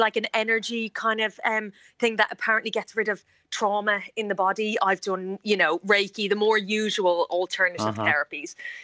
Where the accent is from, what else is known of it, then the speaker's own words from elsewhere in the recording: Ireland; I don't think I've turned to prayer in the traditional sense that I, as an Irish woman, would think of.